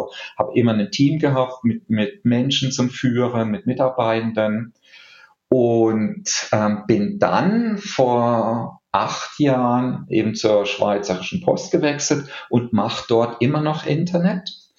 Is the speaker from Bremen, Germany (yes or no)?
no; Baden-Württemberg, Germany; also ich bin in der Weinregion aufgewachsen. Da, wo ich aufgewachsen bin, im Markgräflerland, gibt es sehr guten, vor allen Dingen sehr guten Weißwein.